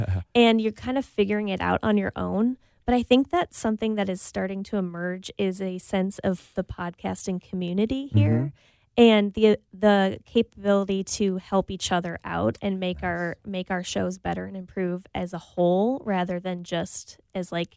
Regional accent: St. Louis Park, Minnesota, United States; Yeah, I grew up in St. Louis Park.

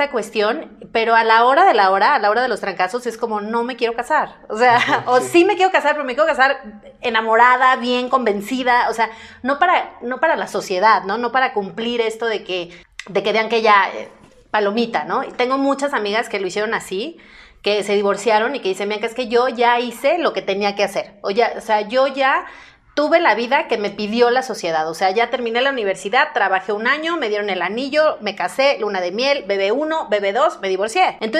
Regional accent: Mazatlán, Sinaloa, Mexico; yo soy de Mazatlán, Sinaloa, que es un puerto hermoso y que ya no está tan chiquito

